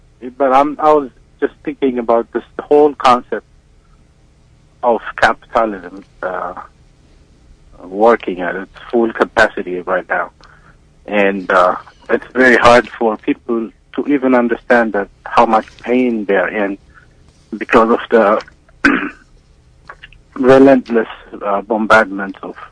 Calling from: Virginia, United States; I'm calling from Virginia.

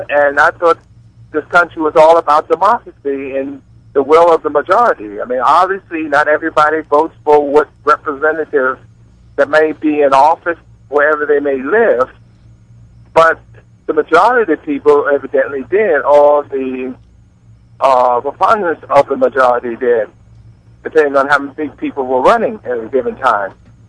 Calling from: Washington metropolitan area, United States; I'm calling actually from the Beltway.

